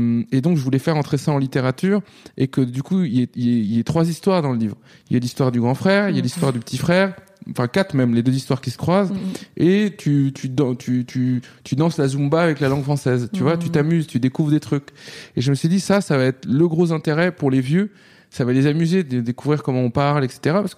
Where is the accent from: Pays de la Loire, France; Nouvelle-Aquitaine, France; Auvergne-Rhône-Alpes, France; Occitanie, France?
Pays de la Loire, France; Nantes; moi, quand j'ai grandi à Nantes, on disait gars, ouais.